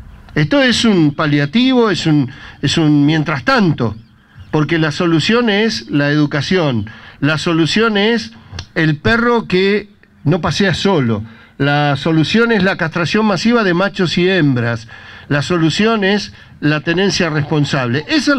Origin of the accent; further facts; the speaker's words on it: Argentina; el 80% de los argentinos tenemos un animal de compañía